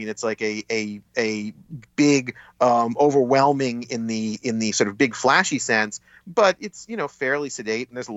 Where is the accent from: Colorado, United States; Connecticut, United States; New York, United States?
New York, United States; And I, as a New Yorker, know lots of Yankee fans who I think wish that the Yankees had done something similar